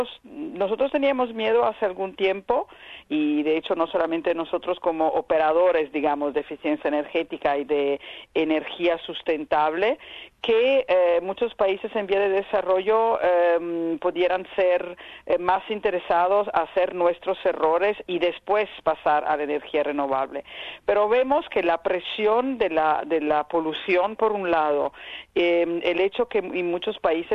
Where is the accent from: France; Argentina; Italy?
Italy; Spanish is a second language; En mi país, en Italia, las contribuciones públicas a los fósiles son 12 billones de euros cada año